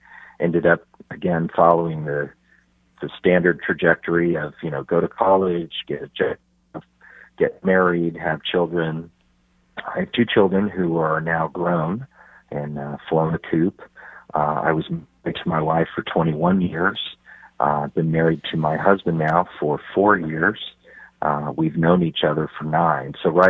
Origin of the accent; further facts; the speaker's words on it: Warrensburg, Missouri, United States; I grew up in Warrensburg, not too far from Kansas City. It's kind of a college town, small, you know, relatively small community.